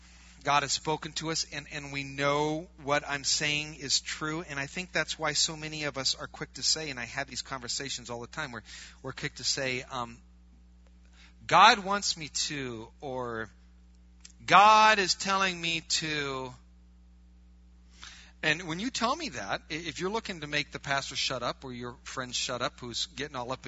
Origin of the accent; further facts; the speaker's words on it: Wisconsin, United States; We're from Wisconsin. We're not worshiping cows.